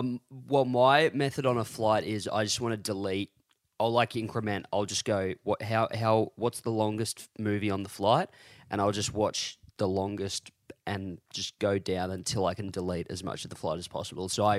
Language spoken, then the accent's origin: English; United Kingdom; I am the Brit of BLT.